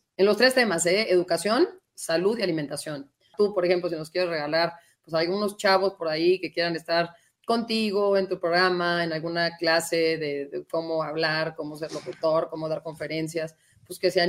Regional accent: Mexico; qué padres somos los mexicanos

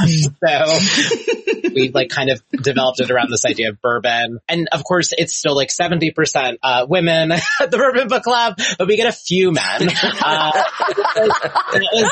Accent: New York, United States; I grew up on Long Island where it's set. My mom lives out east on the island

